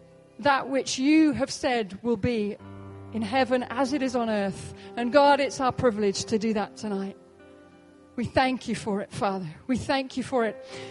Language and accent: English; Oxford, South East England, United Kingdom; You know, we come from Oxford in the UK